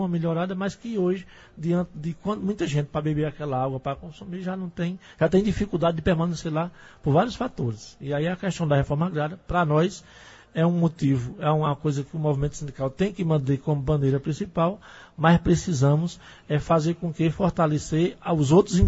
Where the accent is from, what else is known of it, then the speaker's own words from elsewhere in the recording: Monte Alegre, Brazil; lá no Monte Alegre, onde eu nasci e me criei lá